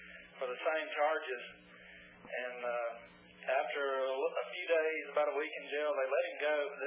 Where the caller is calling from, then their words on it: South Carolina, United States; I'm calling you from South Carolina.